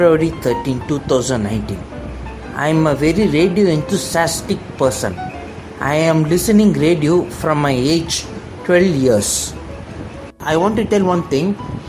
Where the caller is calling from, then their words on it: Chennai, Tamil Nadu, India; I am from Chennai, India.